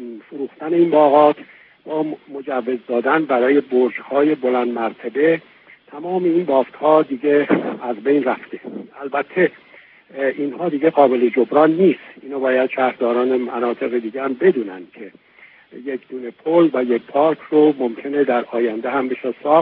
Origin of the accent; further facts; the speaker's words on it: Tehran, Tehran Province, Iran; من چون خودم تهرانی هستم و در شمال تهران زندگی میکنم